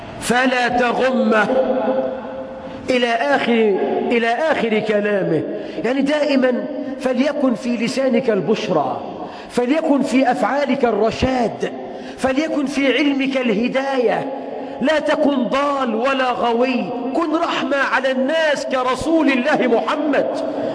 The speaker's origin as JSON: {"language": "Arabic", "country": "Egypt", "said": "اجعل بلدنا مصر خير البلاد، واجعل أهلها خير العباد"}